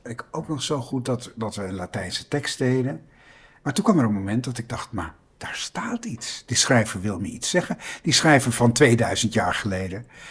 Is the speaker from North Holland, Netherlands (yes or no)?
yes; IJmuiden, North Holland, Netherlands; born or raised there; also born or lived in Santpoort